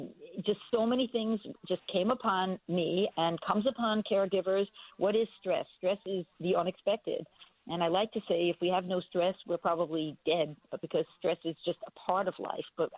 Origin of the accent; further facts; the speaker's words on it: New York, United States; It's the only way I know how to say it, which is, I'm from Long Island.